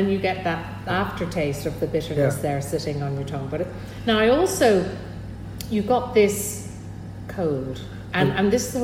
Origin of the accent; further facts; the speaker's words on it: Ireland; Which, as I always say, goes totally against the grain as an Irish girl.